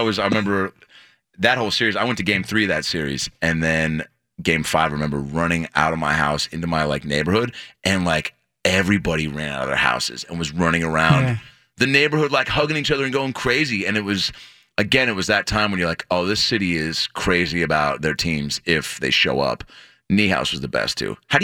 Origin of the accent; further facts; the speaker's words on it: Lake Forest Park, Washington, United States; Born and raised in Lake Forest Park, Washington.